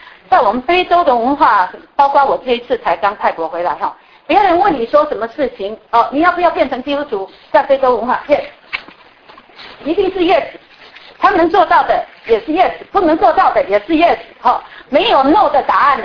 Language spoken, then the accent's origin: Chinese; China; 现在我们中国人因着一带一路的一个关系